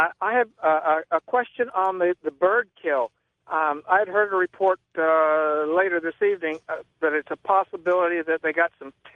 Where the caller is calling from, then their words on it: South Carolina, United States; I'm calling from South Carolina, a long-time listener.